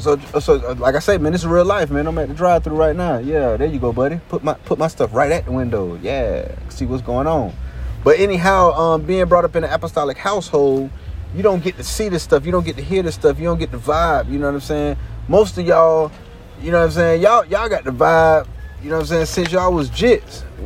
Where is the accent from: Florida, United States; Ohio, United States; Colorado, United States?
Florida, United States; Jacksonville; I'm born and raised in Duval County, USA. Born and raised down here. I went to this apostolic church on the north side.